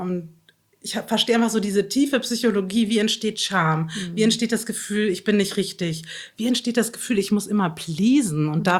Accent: Bavaria, Germany; Ich bin am Chiemsee in Bayern aufgewachsen.

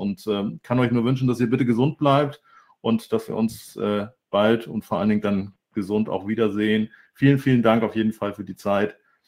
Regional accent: Hamburg, Germany; ich selber bin ja auch Hamburger

